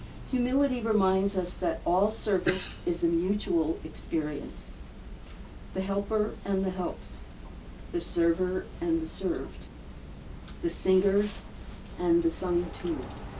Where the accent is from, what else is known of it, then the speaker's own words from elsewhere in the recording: New York, United States; I'm from New York, a long time ago.